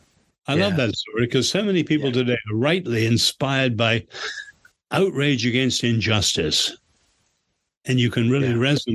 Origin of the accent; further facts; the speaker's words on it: England, United Kingdom; moved away; also born or lived in China; So I was born in China to medical missionary parents. But when the revolution came, after 2 years, I was there 2 years under the Reign of Terror, my parents were allowed to send me home. I was 10, to England. And I went to school and then university in England.